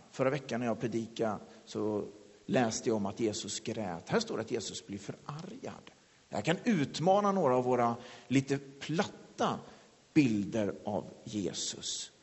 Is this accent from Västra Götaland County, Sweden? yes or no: yes; Lidköping, Västra Götaland County, Sweden; Jag växte upp i Lidköping i en kyrka